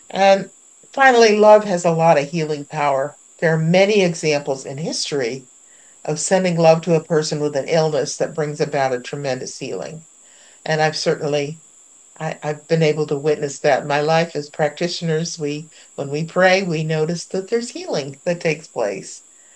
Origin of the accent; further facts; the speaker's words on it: New England, United States; I'm from New England, and I come from a very a family that didn't talk much about our feelings